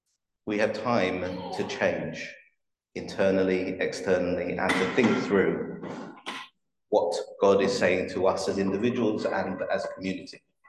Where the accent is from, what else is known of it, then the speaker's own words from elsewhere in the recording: London, United Kingdom; I was 12 years old. And as you know, I grew up down the road. So as a black man growing up in Southeast London